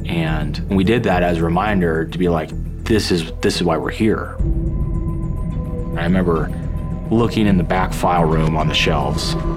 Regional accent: Yosemite, California, United States; I grew up in Yosemite. As a kid, it was just a small town that just happened to be surrounded by a national park, and everyone was kind of linked in some way to the park.

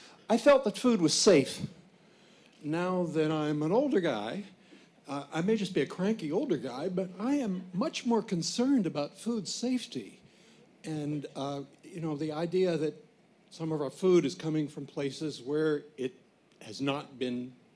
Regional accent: Pennsylvania, United States; When I was a kid, I grew up in Pennsylvania

